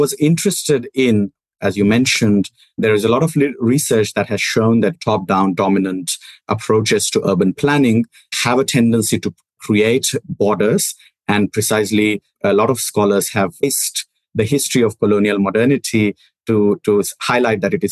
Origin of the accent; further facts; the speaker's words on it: Western India, India; So when I grew up in Western India, cities of Western India, I saw that there were inequalities within cities